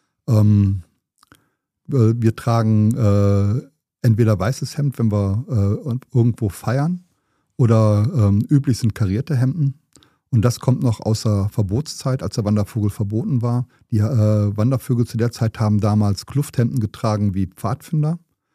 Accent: Düren, North Rhine-Westphalia, Germany; ich komme ja aus Düren, das liegt zwischen Köln und Aachen.

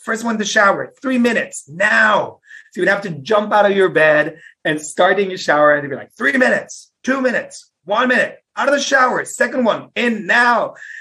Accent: Mexico City, Mexico; also born or lived in Ireland; I grew up in Mexico City, like mm-hmm. streets, cars, honks, and smells, and just Ireland, just green everywhere.

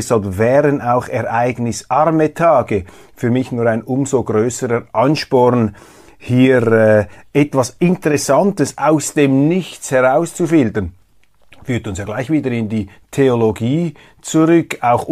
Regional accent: Switzerland; Ich kann nämlich gar nichts dafür, dass ich hier lebe, dass ich als Schweizer auf die Welt gekommen bin und nicht in einer anderen Gegend auf diesem Planeten.

